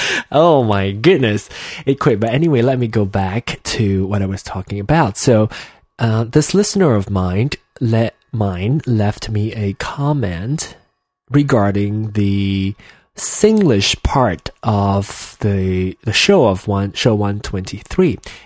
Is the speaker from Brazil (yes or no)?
no; Malaysia; accent: Malaysian; But, so if I want to go back into my Malaysian accent, I would say I can't.